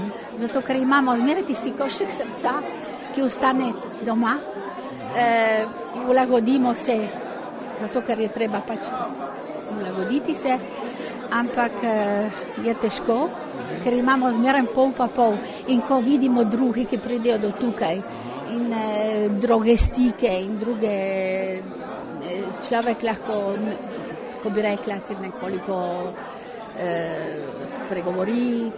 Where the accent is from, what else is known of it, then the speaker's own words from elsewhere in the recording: Prosecco, Friuli-Venezia Giulia, Italy; moved away as an adult; now in Paris, France; Jaz prihajam blizu Trsta, z Proseka.